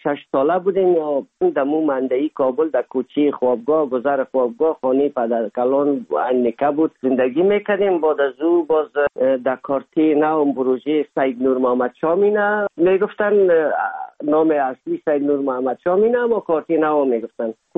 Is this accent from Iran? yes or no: no; Afghanistan; moved away; سال 1990 از افغانستان اولین سفر آمدیم هندوستان